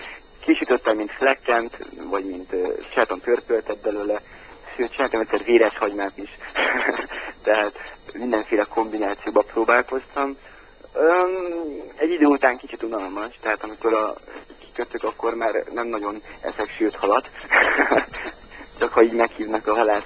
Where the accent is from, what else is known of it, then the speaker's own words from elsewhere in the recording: Budapest, Hungary; born there; félig székely vagyok, tehát kötődök hozzá, Erdélyhez kötődök, de hát ugye én már Budapesten születtem, ez igaz.